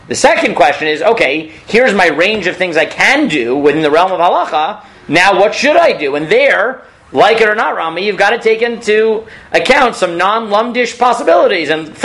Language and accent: English; Staten Island, New York, United States; They never did this in my shul growing up in Staten Island, but in Israel they do it